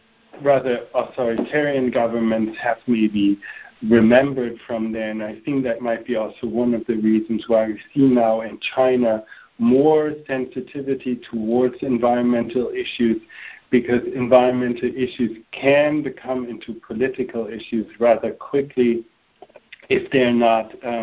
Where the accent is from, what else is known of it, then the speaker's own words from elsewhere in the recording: Berlin, Germany; accent: German; English is a second language; So I'm German. I was born and raised in West Berlin. So West Berlin, it was, of course, a little island in East Berlin.